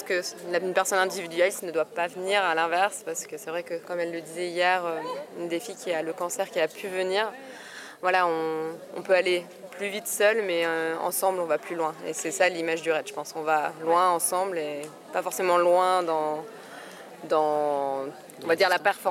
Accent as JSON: {"language": "French", "country": "Switzerland", "said": "On vient de Suisse et il n'y a pas une cause en particulier."}